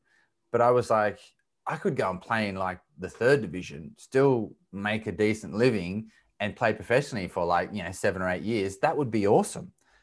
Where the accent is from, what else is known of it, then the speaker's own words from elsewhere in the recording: Australia; I grew up in Australia in a small country town.